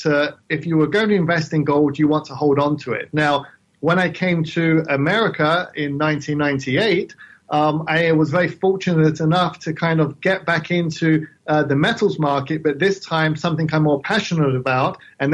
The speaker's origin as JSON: {"language": "English", "region": "London", "country": "United Kingdom", "tie": "born or raised there", "said": "You can probably tell I have an accent, right? I'm from the London, UK. I grew up in London."}